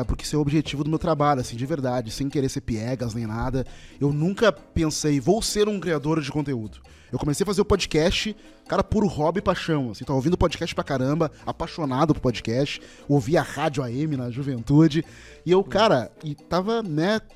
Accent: Porto Alegre, Rio Grande do Sul, Brazil; Eu nasci na Restinga, né? Periferia de Porto Alegre.

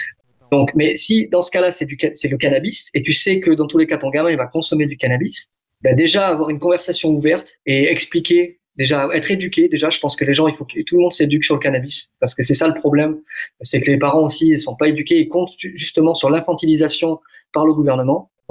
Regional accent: Southwest France, France; now in Los Angeles, United States; Et pourtant, je viens du Sud-Ouest, tu vois, on mange des foie gras

